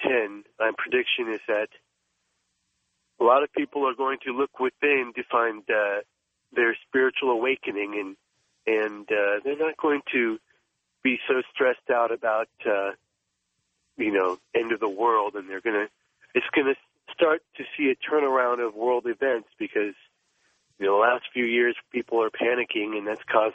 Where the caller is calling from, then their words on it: Las Vegas, Nevada, United States; I'm calling from Las Vegas, Nevada.